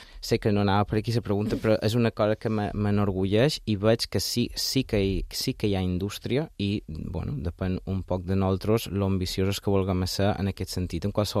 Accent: Balearic Islands, Spain; jo és que som molt mallorquí, no he sortit a fer cap projecte fora

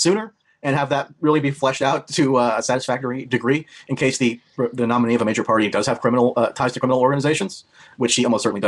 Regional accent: West Caldwell, New Jersey, United States; I also grew up in Essex County.

